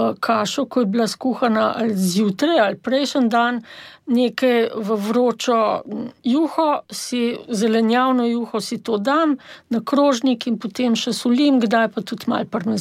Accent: Ljubljana, Central Slovenia, Slovenia; O Ljubljani tudi. Se dobi tudi, tudi drugod, tako da jaz sem itak iz Bežigrada

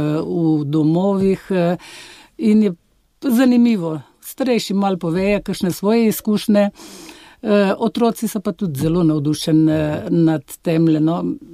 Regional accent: Dobrepolje, Central Slovenia, Slovenia; Jaz sem doma iz Trug. Dobre polje, spada po Dobre polje občino.

